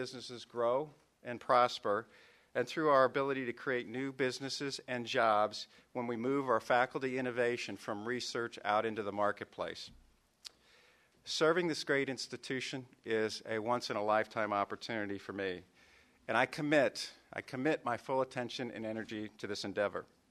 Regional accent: Columbia, Missouri, United States; I'm a proud Missourian. I grew up in Columbia. I'm a result of the Columbia Public Schools system.

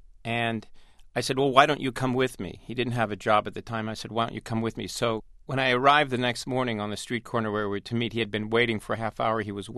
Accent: United States; It's my home. I'm an American.

